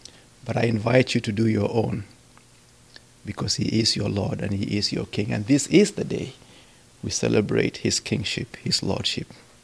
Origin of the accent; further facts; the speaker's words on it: Kenya; And so I come from the East, and that's on the other side, we're facing India and China.